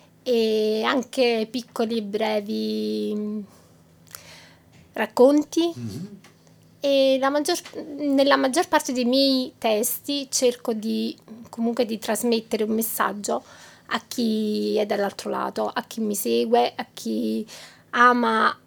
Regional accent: Santa Maria a Vico, Campania, Italy; moved away as an adult; also born or lived in Montesarchio; now in Taibon, Italy; Allora, io sono originaria di Santa Maria Vico, un paesino del Casertano. Mi sono trasferita a Montesarchio, a Benevento, e attualmente sono qui a Taibon.

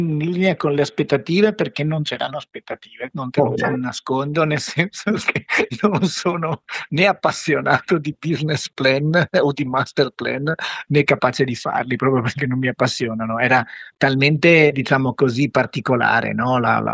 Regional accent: Venice, Veneto, Italy; da veneziano vedo il parallelismo con le piccole isole della Laguna di Venezia

